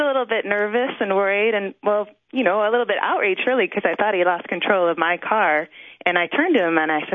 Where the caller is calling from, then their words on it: Baltimore, Maryland, United States; I'm calling from Baltimore.